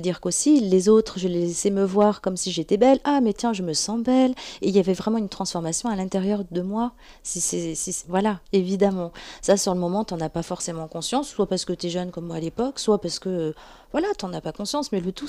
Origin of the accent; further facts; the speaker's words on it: France; par rapport à notre culture occidentale en tant que Français